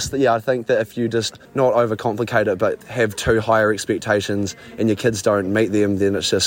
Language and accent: English; New Zealand; I'm 25 from New Zealand.